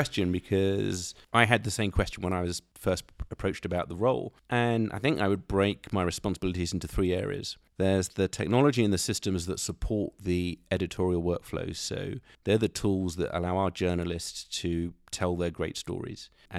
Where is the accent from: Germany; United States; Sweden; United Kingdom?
United Kingdom; And so when growing up, I would describe myself as a British black person.